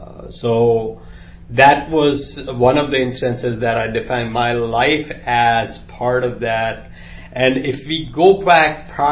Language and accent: English; Hyderabad, Telangana, India; Growing up in Hyderabad, it's a very unique, I would say, as a background. One of the few cities that has a Muslim majority in India.